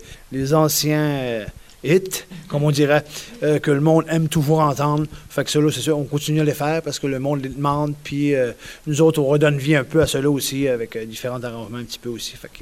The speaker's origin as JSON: {"language": "French", "region": "Prince Edward Island", "country": "Canada", "said": "on a eu une très grosse hiver chez nous à l'Île-du-Prince-Édouard cet hiver."}